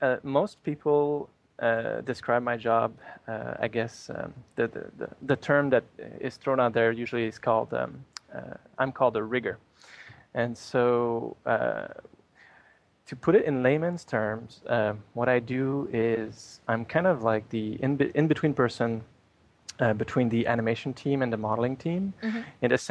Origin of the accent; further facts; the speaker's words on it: Canada; accent: French Canadian; English is a second language; now in United States; I'm Canadian, by the way. If you can't tell my accent, it's French Canadian.